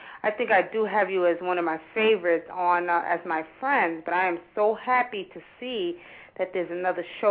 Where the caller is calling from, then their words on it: Georgia, United States; I am calling from Georgia.